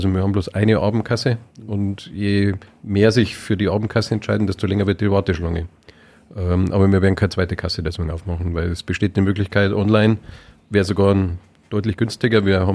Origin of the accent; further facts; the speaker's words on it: Munich, Bavaria, Germany; born there; Ja, bin gebürtiger Münchner, wenn man vielleicht immer noch ein bisschen hört, kein eingeborener Oberpfälzer.